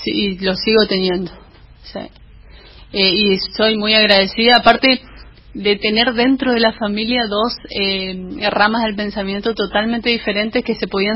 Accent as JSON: {"language": "Spanish", "region": "Chaco", "country": "Argentina", "said": "este amor hacia mi pueblo chaqueño"}